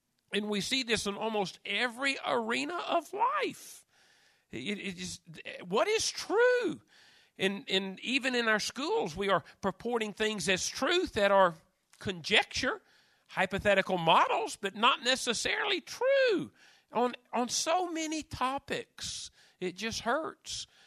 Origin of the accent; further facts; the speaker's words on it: United States; I remember growing up in America and being very, very proud that we weren't like the Soviet Union